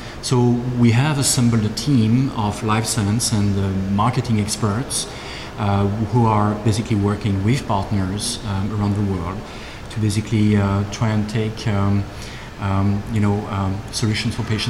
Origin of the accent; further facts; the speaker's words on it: Switzerland; English is a second language; as you can guess from my accent, I'm not American. I'm actually Swiss